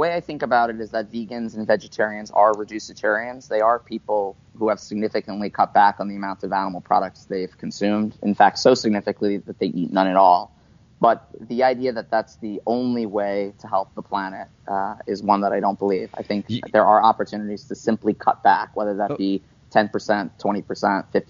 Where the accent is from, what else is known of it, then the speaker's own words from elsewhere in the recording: Staten Island, New York, United States; You know, I grew up in Staten Island, New York. It's not known to be a particularly progressive place in terms of New York City.